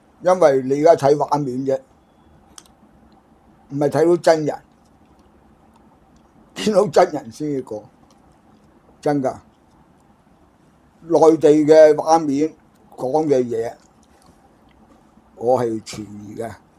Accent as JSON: {"language": "Cantonese", "country": "China", "said": "咁我哋作為中國人梗係反對啦。"}